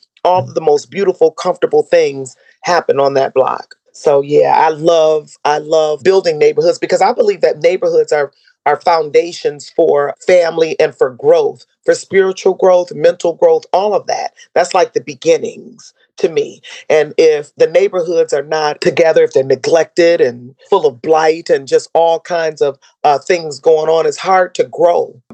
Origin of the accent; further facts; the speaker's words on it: Detroit, Michigan, United States; I was born in Highland Park, actually. And as a little girl, we moved on a baby, actually. My family, we moved to Detroit, which is, well, look, almost right across the street